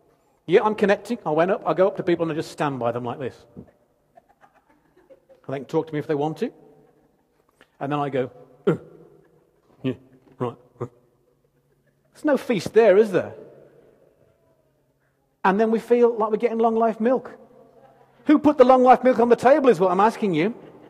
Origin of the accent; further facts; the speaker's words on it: Dudley, West Midlands, United Kingdom; now in Leicester, United Kingdom; she had to come and live in my hometown, which is Dudley. We moved to Leicester afterwards.